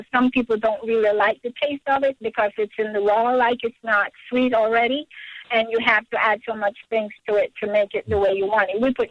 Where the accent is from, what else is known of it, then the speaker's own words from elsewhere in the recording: Jamaica; I grew up in Jamaica in the country.